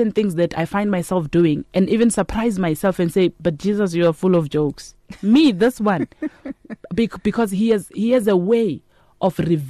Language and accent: English; Katlehong, Gauteng, South Africa; You know, there are people that grow up in the township. I'm from Katlehong.